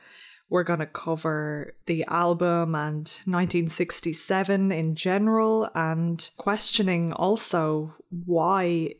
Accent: Dublin, Leinster, Ireland; Yeah, so I'm from Dublin.

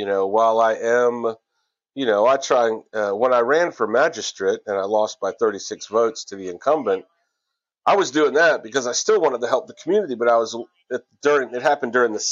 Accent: Columbus, Ohio, United States; now in Bowling Green, United States; love Bowling Green, even though I'm from Columbus, Ohio, and, you know, a military brat, you know, Bowling Green's home.

